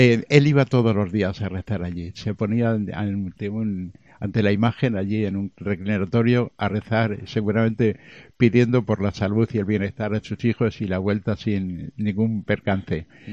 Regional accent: Castillo de Bayuela, Castilla-La Mancha, Spain; yo que además soy de Castillo de Valvera

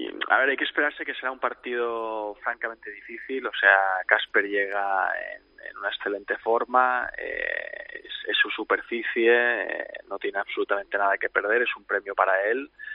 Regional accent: Manacor, Balearic Islands, Spain; Nosotros somos del mismo pueblo, somos de Manacor.

